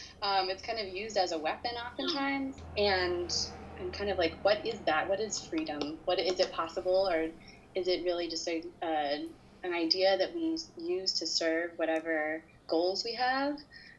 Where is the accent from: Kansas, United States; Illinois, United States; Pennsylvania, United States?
Illinois, United States; Chicago; born there; also born or lived in Los Angeles / New York; I am an American. I was born in Chicago. I lived in LA and I lived in New York